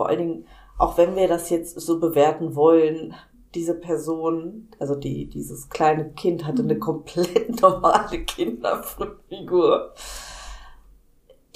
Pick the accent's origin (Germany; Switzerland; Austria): Germany; ich komme aus Deutschland